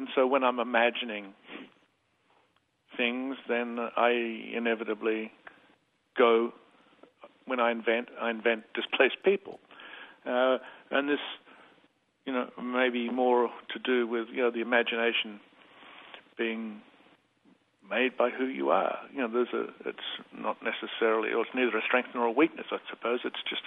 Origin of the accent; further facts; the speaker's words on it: Australia; and yet I am still an Australian